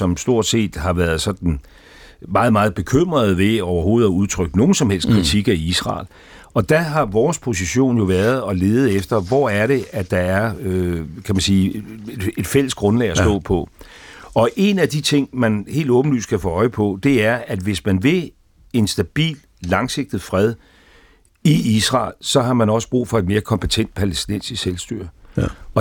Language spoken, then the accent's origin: Danish; Gilleleje, Capital Region of Denmark, Denmark; Jeg er vokset op i Gilleleje. Jeg er formet af det der med oktober 43.